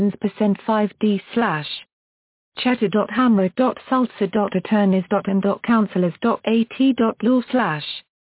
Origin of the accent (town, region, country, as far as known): San Bernardino, California, United States; born there